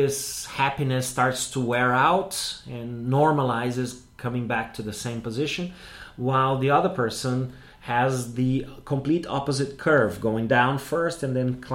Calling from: Porto Alegre, Rio Grande do Sul, Brazil

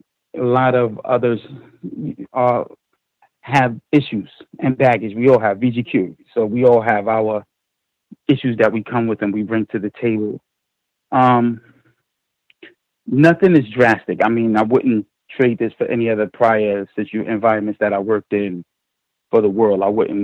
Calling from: New York, United States; I'm calling from New York.

